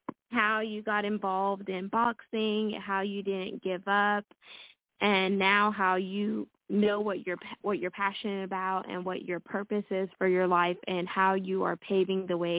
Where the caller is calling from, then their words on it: Houston, Texas, United States; I'm calling in from Houston, Texas.